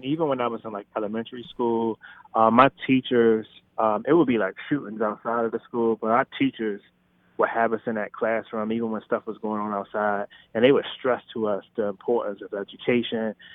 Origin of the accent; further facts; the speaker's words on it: Washington, District of Columbia, United States; Yes, I grew up in Washington, D.C., Northeast, around, I guess, late 80s, early 90s was the time I was there.